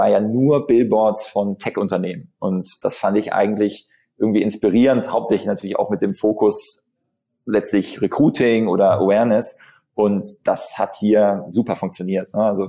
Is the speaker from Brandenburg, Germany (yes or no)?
no; Bonn, North Rhine-Westphalia, Germany; Ich bin Bonner, ja. Ich bin in Bonn geboren hier